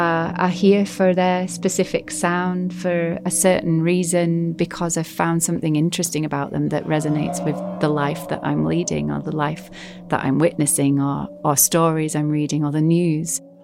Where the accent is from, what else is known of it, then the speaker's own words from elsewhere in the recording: Northern Ireland, United Kingdom; When I grew up in Northern Ireland, on like even like on my sixth birthday, I remember bombs going off in Belfast.